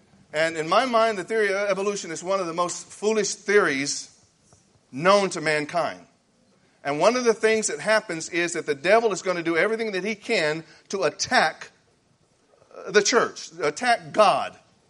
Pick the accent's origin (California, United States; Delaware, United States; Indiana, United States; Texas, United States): Texas, United States; Dallas; I'm from Dallas, Texas, and I'm glad to be here in Monarch.